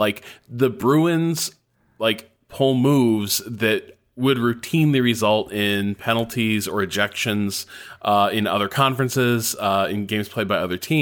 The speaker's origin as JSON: {"language": "English", "country": "Canada", "said": "My only real touchstone for penalties in sports is hockey, I'm Canadian after all"}